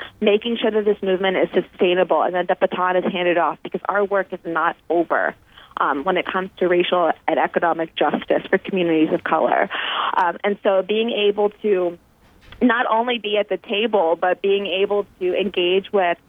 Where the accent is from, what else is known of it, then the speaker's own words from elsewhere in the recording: Atlantic City, New Jersey, United States; I grew up blue collar in Atlantic City, and, you know, came from a community of color